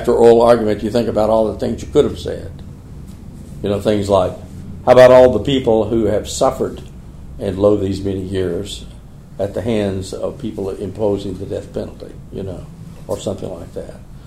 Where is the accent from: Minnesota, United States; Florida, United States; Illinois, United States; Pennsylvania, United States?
Florida, United States; And I come from Florida. I live in Florida now, where we have the most active revelation of data and information